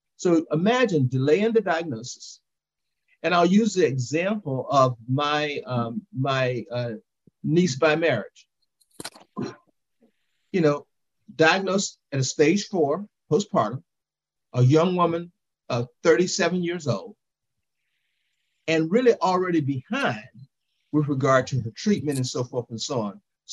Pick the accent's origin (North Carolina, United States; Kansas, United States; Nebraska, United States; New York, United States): North Carolina, United States; she got diagnosed with breast cancer in my hometown of rural Eastern North Carolina, we all live in the same area.